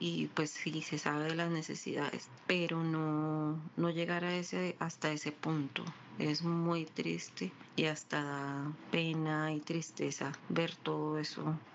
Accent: Caracas, Capital District, Venezuela; moved away as an adult; now in Colombia; tengo 40 años, vengo de Caracas, Venezuela

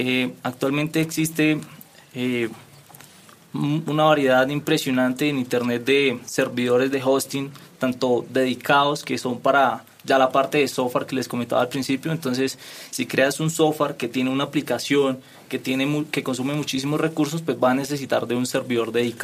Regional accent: Paz de Ariporo, Casanare, Colombia; now in Bogotá, Colombia; Soy llanero, soy de Pasareporo, Casanare. Llevo viviendo acá en Bogotá 5 meses por lo de la empresa.

